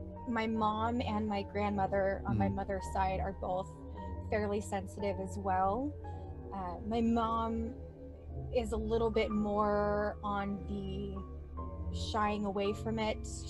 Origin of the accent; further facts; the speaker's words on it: Los Angeles, California, United States; now in Houston, United States; I am an American citizen in Houston, Texas, by the means of Los Angeles, California.